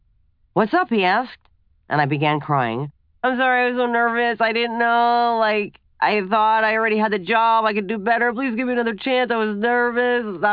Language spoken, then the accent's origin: English; Brooklyn, New York, United States; accent: Brooklyn; With my Brooklyn accent thicker than usual, my hands waving all around and a lot of fuck sprinkled